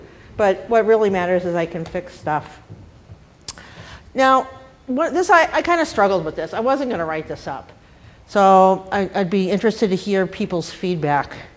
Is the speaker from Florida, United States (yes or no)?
no; Boston, Massachusetts, United States; accent: Boston; now in Colorado, United States; Had to take speech training because I grew up in Boston. I still have some of the accent. It was much worse before. People couldn't understand me in Colorado